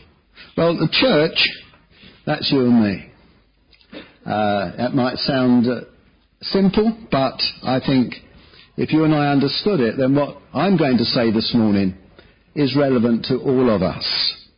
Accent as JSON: {"language": "English", "town": "Eltham", "region": "London", "country": "United Kingdom", "said": "So I'm from Eltham in South East London, and have been until recently pastoring."}